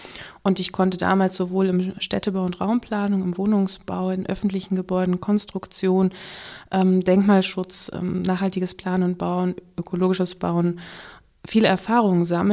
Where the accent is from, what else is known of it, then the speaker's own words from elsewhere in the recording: Berlin, Germany; ich bin in Berlin aufgewachsen